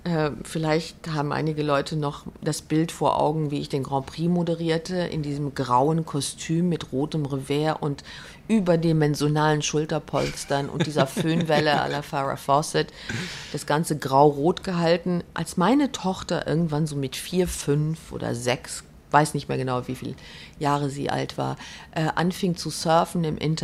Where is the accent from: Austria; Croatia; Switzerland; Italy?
Italy; Ja, als Italienerin, meine Mutter hat gerade Probleme, wenn sie das hört, aber Sushi liebe ich ja.